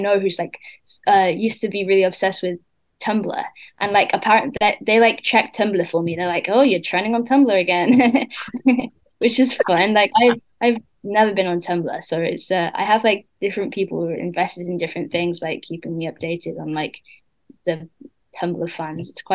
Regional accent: United States; accent: American; I was really concerned that my American accent wasn't American anymore, because I'd like got so used to it.

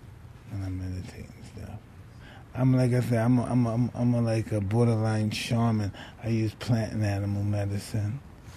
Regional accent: Brooklyn, New York, United States; I'm a street guy. I'm from Brooklyn, right?

